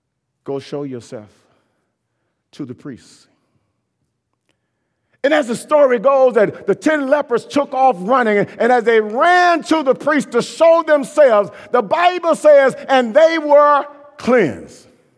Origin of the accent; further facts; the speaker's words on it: Tyler, Texas, United States; I said, I'm from Tyler, Texas.